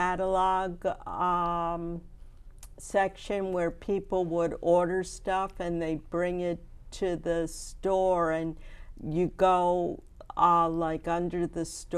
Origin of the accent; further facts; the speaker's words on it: East Granby, Connecticut, United States; how privileged I was as a child growing up in East Granby, that I had, you know, trees and grass and meadows to run around